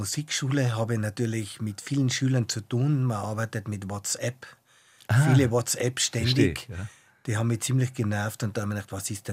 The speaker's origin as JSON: {"language": "German", "town": "Strass im Zillertal", "region": "Tyrol", "country": "Austria", "said": "Ich bin aus Straß. Eingang des Zillertals."}